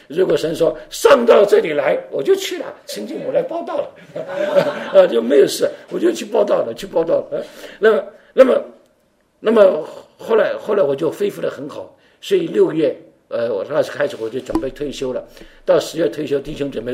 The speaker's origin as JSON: {"language": "Chinese", "country": "Taiwan", "tie": "born or raised there", "moved": "as an adult", "lives_now": "United States", "said": "1943年生在中国四川的，我爸爸妈妈是广东客家人。1948年我就到了台湾，我爸爸是国民党的军人，我们家到了台湾，我在台湾长大。我在1970吧，大概是1970年的时候到了美国的，那时候29岁"}